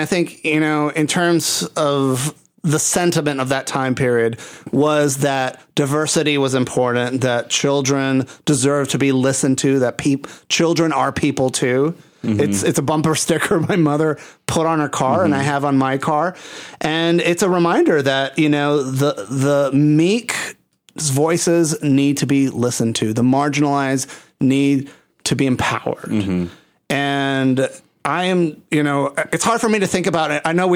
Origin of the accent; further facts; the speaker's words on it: Puerto Rico; now in United States; as a queer Rican living in the United States, growing up in Puerto Rico.